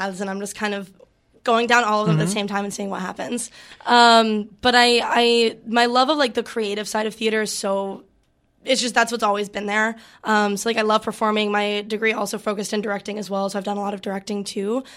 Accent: Amarillo, Texas, United States; I'm from Amarillo, Texas, way up north Texas.

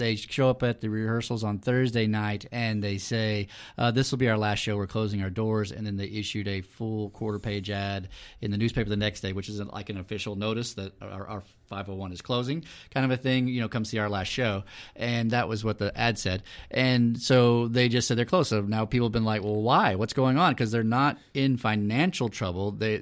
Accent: Houston, Texas, United States; also born or lived in Austin; now in Killeen, United States; I'm a Texas native, and I grew up in Houston and moved to East Texas for a number of years, and then went to Austin for University of Texas. And my wife and I now live in Killeen.

